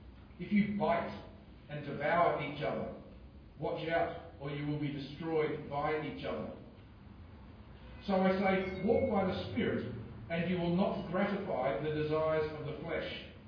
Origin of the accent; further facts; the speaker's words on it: Adelaide, South Australia, Australia; I'm from Adelaide.